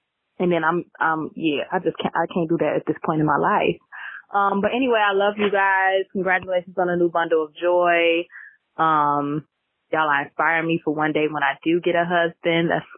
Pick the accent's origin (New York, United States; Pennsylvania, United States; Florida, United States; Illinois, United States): Illinois, United States; Chicago; I'm from Chicago.